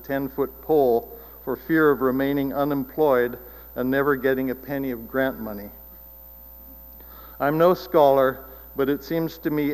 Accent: Vancouver, British Columbia, Canada; I grew up in East Vancouver, where the Asian population was quite large, even in the 1950s and 60s.

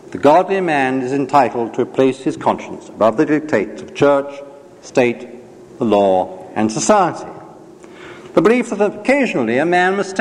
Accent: England, United Kingdom; now in United States; I, as an Englishman, first came to America in 1942.

